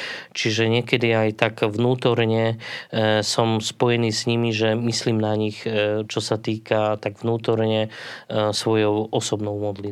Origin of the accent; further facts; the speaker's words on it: Prešov, Prešov Region, Slovakia; moved away as an adult; now in Bratislava, Slovakia; To, že moje rodné mesto je Prešov. 20 rokov som tam žil, vychovával sa. A teraz 20 rokov som v podstate už mimo Prešova.